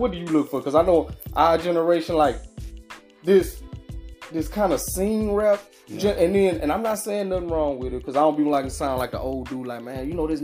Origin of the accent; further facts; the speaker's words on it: Alexandria, Louisiana, United States; we both from Louisiana, but you from BR, I'm from Alexandria.